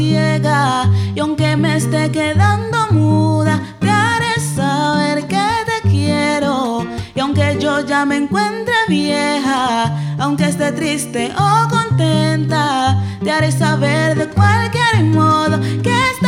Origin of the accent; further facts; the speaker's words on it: Quibdó, Chocó, Colombia; De Quibdó, Chocó.